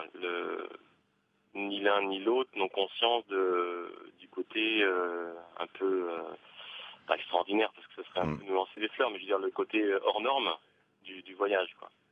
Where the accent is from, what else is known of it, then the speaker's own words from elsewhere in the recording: France; parce qu'on a la chance, tous, en tant que Français particulièrement, d'avoir un passeport